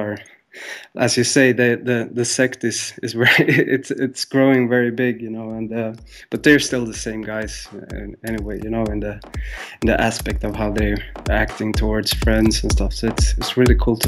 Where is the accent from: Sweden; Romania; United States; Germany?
Sweden; Stockholm, Stockholm County; growing up in Sweden, and it's a small community, and in the dance world, you know, so and especially in Stockholm